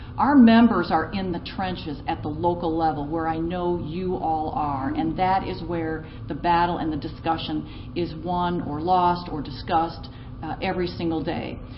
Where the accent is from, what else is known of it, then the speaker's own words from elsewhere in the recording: Michigan, United States; And I'm from Michigan originally, and we take community water fluoridation very seriously